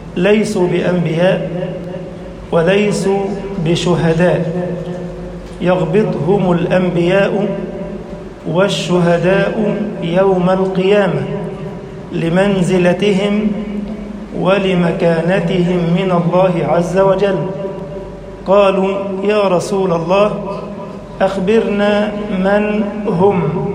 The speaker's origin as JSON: {"language": "Arabic", "country": "Egypt", "said": "اللهم اجعل بلدنا مصر أمنا أمانا، سخاء رخاء"}